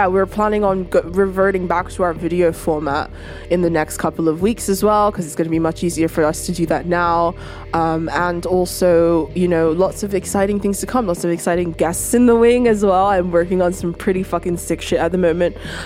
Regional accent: Nigeria; I'm from Nigeria, many have tried.

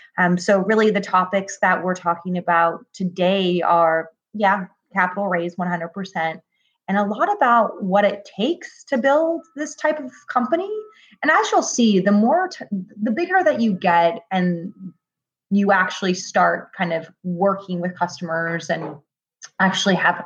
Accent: Portland, Oregon, United States; based in the Pacific Northwest, my hometown of Portland, Oregon

